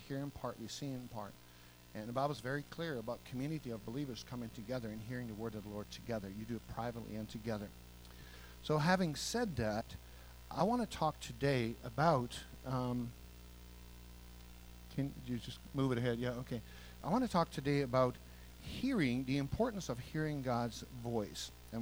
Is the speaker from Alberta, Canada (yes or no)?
yes; Lethbridge, Alberta, Canada; as Pastor David shared, we're from Lethbridge, Alberta.